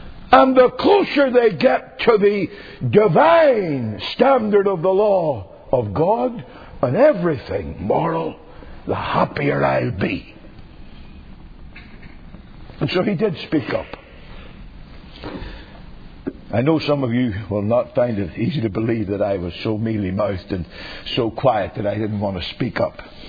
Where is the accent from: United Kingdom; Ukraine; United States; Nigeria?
United Kingdom; Northern Ireland; I know I'm only a country bumpkin. I know I'm only in from Northern Ireland.